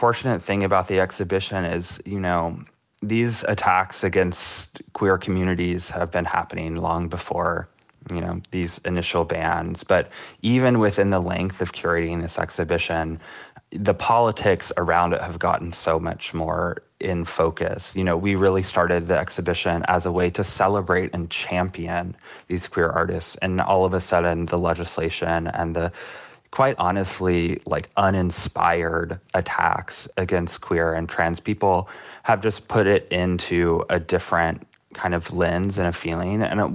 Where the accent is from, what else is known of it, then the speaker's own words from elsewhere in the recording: the South, United States; I'm from the South. I grew up, you know, in a relatively conservative part of the country.